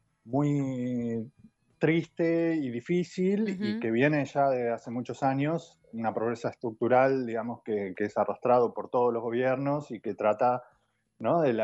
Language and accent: Spanish; Argentina; nos une como argentinos, argentinas